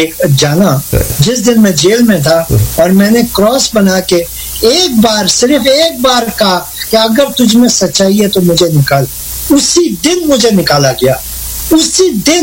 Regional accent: Pakistan; میں جب چھوٹا تھا پاکستان میں ہم کو یہ بتایا جاتا تھا

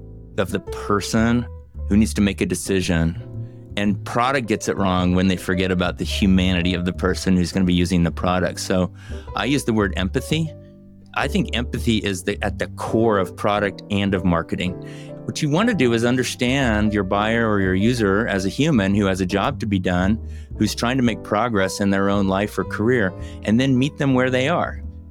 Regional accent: Oklahoma, United States; I'm the oldest of eight kids, Tracy, and I grew up in Oklahoma, and I wore hand-me-down clothes.

